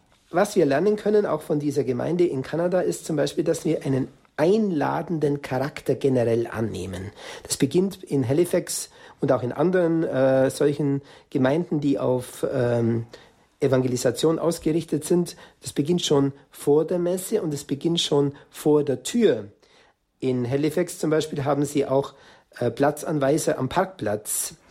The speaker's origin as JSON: {"language": "German", "country": "Germany", "said": "er kommt aus der Nähe von Barcelona und ich komme aus Deutschland."}